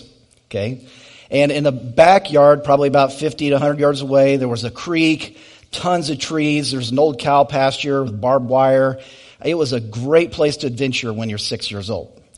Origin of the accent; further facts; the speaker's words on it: Decatur, Illinois, United States; also born or lived in Bloomington / Clinton / Lovington / Mount Zion; I was born in Decatur, lived in Decatur, then we moved to Bloomington, then Clinton, then Decatur, then Lovington, then Mount Zion, then Decatur, then back to Lovington. And then when I was in college, I went from Decatur to Charleston to Lovington.